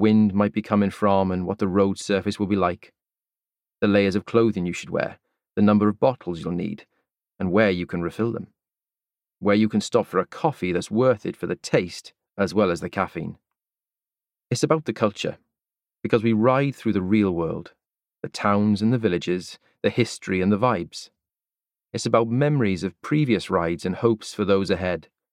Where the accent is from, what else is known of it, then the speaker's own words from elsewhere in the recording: Cardiff, Wales, United Kingdom; That's what it's like when I ride out of my hometown of Cardiff into the lanes of the Vale of Glamorgan.